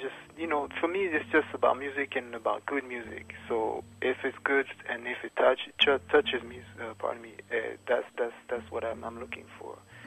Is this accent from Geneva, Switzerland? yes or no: yes; Geneva, Switzerland; now in New York, United States; because I'm from Geneva, Switzerland, and I grew up there, started playing music there. I came here in the States, in New York, in 95